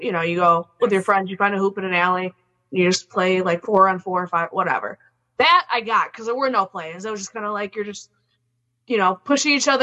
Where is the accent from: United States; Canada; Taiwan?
United States; Chicago, Illinois; I gotta watch I say that I'm from Chicago.